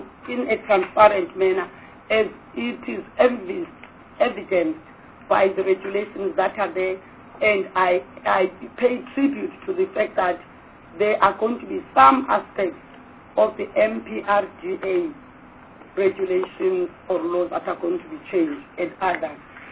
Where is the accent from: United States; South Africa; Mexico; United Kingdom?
South Africa; KwaZulu-Natal; I come from KwaZulu-Natal, and I looked at the problem at Richards Bay Minerals